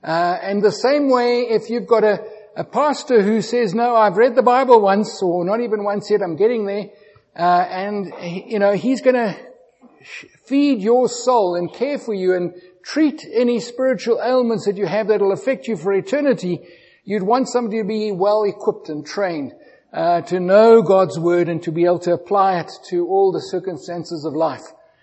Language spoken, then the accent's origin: English; Witbank, Mpumalanga, South Africa; I grew up in Witbank, so an industrial town like Sasolburg